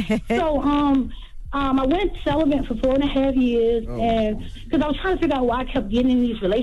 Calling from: Hampton, Virginia, United States; I'm from Hampton, Virginia.

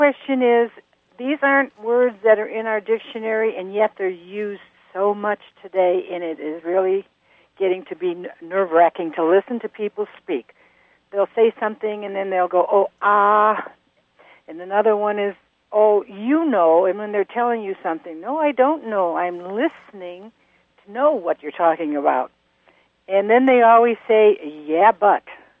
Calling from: Park Falls, Wisconsin, United States; we're from Park Falls, Wisconsin.

